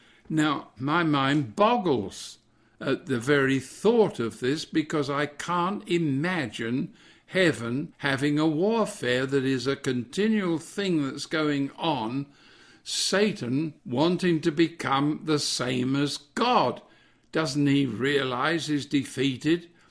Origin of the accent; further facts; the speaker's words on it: England, United Kingdom; And I'm an Englishman, and I'm a bit of a royalist, really